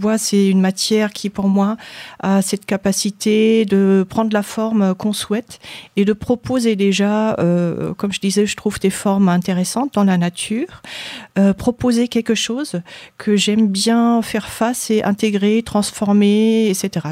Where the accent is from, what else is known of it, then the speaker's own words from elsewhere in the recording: Germany; French is a second language; Donc, je suis née en Allemagne, je suis donc allemande.